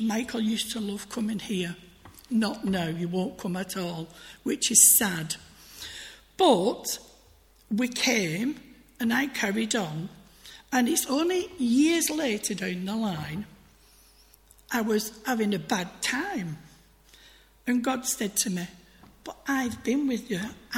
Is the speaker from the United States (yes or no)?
no; Tyldesley, North West England, United Kingdom; So Tilsley, born and bred in Tilsley, born in the house that mum and dad lived in. Aunties, uncles, cousins, everybody was round.